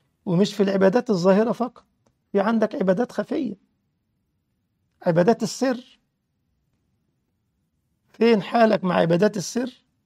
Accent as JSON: {"language": "Arabic", "country": "Egypt", "said": "الجماعة الطيبين عندنا في مصر كان لهم مثل جميل"}